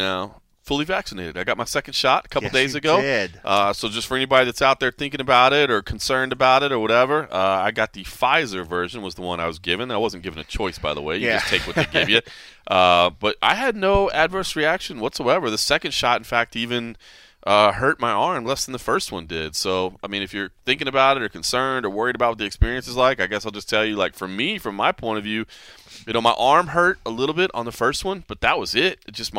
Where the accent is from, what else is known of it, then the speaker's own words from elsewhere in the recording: Texas, United States; moved away; Texas, my home state, the governor there just decided that for whatever reason, the pandemic's over.